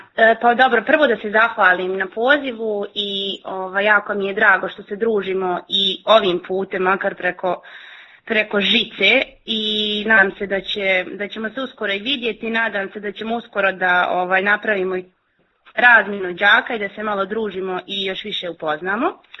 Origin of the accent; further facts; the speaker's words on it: Banja Luka, Republika Srpska, Bosnia & Herzegovina; moved away as an adult; now in Mostar, Bosnia and Herzegovina; Ja sam rođena u Banja Luci. Tamo sam živjela tu sve do unazad nekih godinu i pol. Tamo sam završila sve ono svoje formalno školovanje. Radila sam 2 godine u Banja Luci u Montessori vrtiću.